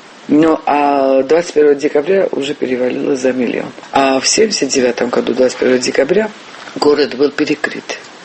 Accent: Gori, Shida Kartli, Georgia; Я родилась в Горе, жила, старею в Горе. Я сама из семьи репрессированных по линии отца и по линии матери тоже.

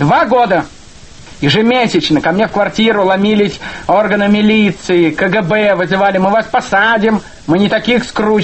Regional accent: Russia; Но я-то русский, я не еврей.

